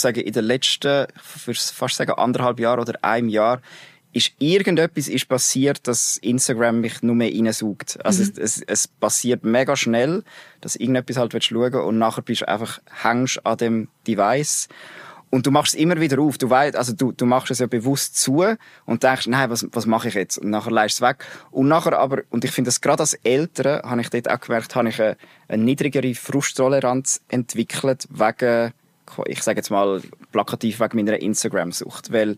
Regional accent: Emmetten, Nidwalden, Switzerland; also born or lived in Lucerne / Buchs; Und dann aber in Nidwalden aufgewachsen, genau. Zuerst in Buchs, etwa 6 Jahre. Und dann sind wir gezügelt auf Emmetten. Das ist so ein kleines Bergdorf, ein bisschen oberhalb.

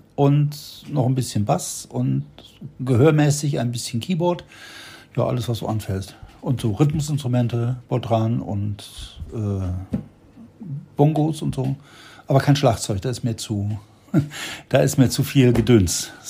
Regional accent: Wuppertal, North Rhine-Westphalia, Germany; also born or lived in Hagen; In Hagen. Hagen, Westfalen. Und bin aufgewachsen in Gebelsberg in Wuppertal.

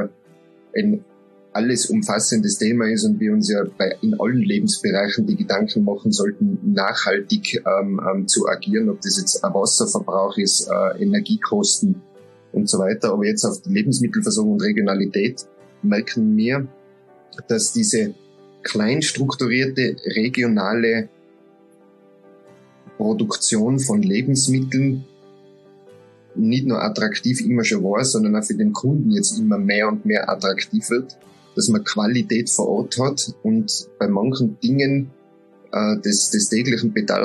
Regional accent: Tyrol, Austria; also bei uns in Tirol sind es immer weniger geworden, aber es gibt noch welche.

